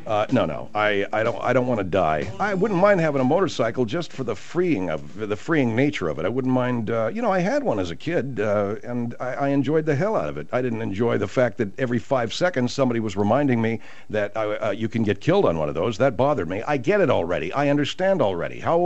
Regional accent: Arcadia, California, United States; And she asked me about it because I grew up in Arcadia, where that is.

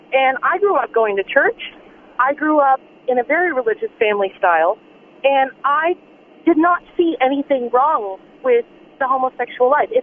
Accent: California, United States; Secondly, born and raised in California, I have many homosexual friends

